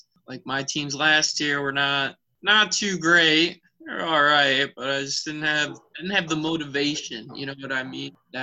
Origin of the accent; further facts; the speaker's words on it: Michigan, United States; But yeah, I actually moved back to Michigan, my hometown, right after the wedding that Tom was also at.